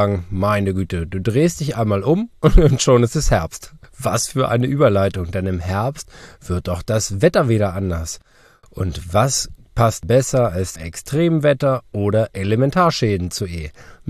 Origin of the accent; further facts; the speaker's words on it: Harz, Germany; Ich komme ja aus der Harz-Vorregion und bei uns ist hoher Anteil an Karstgebieten, also es gibt viele Höhlen und ähnliches.